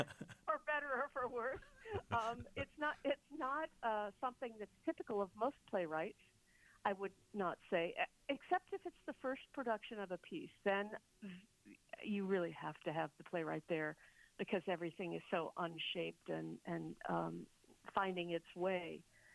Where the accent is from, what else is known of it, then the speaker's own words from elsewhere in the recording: Kohler, Wisconsin, United States; I grew up in Kohler, Wisconsin, which is near Sheboygan.